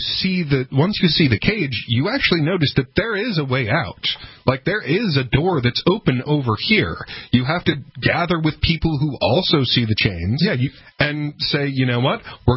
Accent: Denver, Colorado, United States; because, like, I came from Denver.

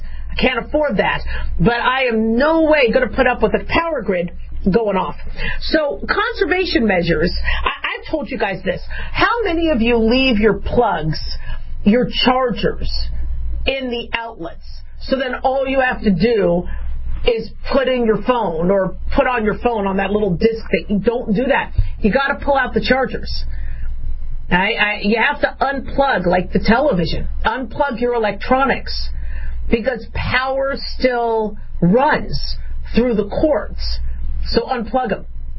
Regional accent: Arizona, United States; now in Las Vegas, United States; I live in Las Vegas, Nevada. I think we hit a record of 117. I could swear when I grew up in Arizona, we had 120 temperatures.

